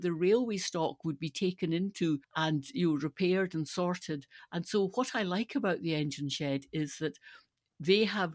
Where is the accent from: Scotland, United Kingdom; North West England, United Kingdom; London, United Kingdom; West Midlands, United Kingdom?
Scotland, United Kingdom; Stirling; When I grew up in Stirling, that part of Stirling, that particular loop of the Forth, was very much under the control of the Ministry of Defence.